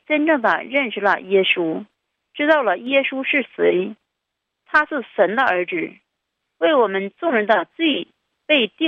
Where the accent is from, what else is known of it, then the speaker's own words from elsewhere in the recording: Jilin, China; 我是吉林的